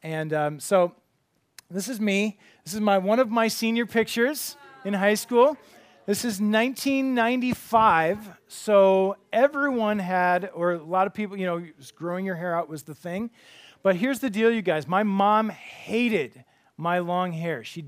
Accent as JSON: {"language": "English", "town": "Grand Forks", "region": "North Dakota", "country": "United States", "tie": "born there", "also_born_or_lived": "Tulsa", "said": "I was born in Grand Forks, North Dakota."}